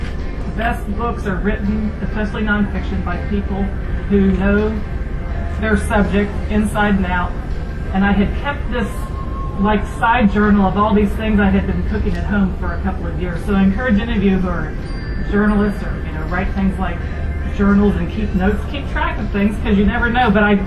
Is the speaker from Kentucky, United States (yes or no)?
yes; Lexington, Kentucky, United States; I grew up in Kentucky, grew up in Lexington, now live in Northern Kentucky, so Kentucky has been my home for over 40 years